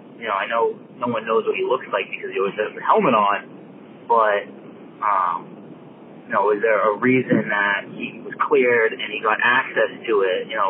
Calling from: Massachusetts, United States; I'm from Massachusetts calling in.

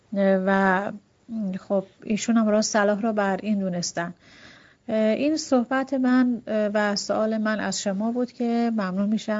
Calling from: Shiraz, Fars, Iran; من از شیراز هستم

